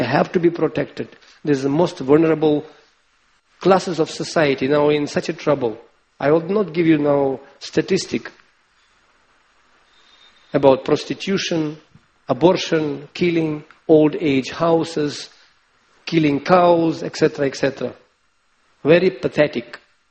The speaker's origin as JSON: {"language": "English", "country": "Nepal", "said": "We came from Nepal. And in Nepal, is country known as a Gorkha."}